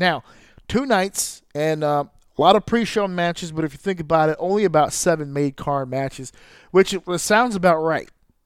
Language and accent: English; New York City, New York, United States; As a New Yorker, I will tell you, it no longer holds that.